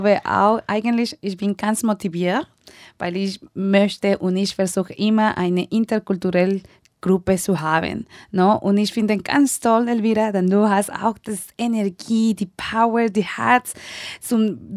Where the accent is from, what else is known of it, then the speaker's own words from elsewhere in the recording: Mexico; first language Spanish; German is a second language; Natürlich, ich komme aus Mexiko und ich habe natürlich eine naturelle Beziehung mit den Leuten, die dann Spanisch sprechen.